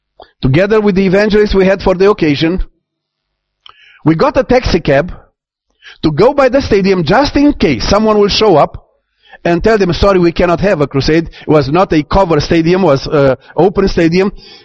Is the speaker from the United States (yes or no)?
no; Romania; And I'm from Romania, and the Romanian can shout.